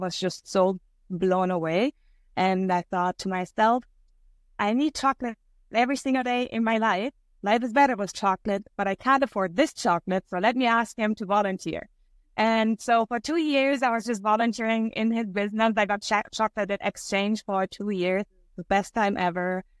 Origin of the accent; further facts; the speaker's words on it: Germany; moved away as an adult; now in Vancouver, California, United States; So I'm originally from Germany and I came here in 2015.